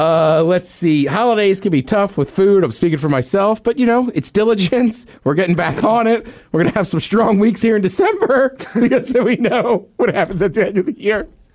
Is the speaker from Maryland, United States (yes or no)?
yes; Maryland, United States; where I grew up in Maryland as a Maryland fan, like, I hate Duke, but they were never around because they were three states away.